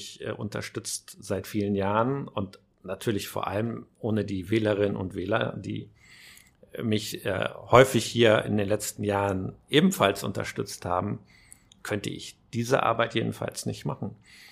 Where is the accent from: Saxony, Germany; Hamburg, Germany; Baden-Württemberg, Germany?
Hamburg, Germany; Also einmal bin ich Hamburger und auch wenn ich im Moment wahrscheinlich mehr Zeit in Flugzeugen und in Berlin verbringe, aber ich bin hier zu Hause, ich lebe hier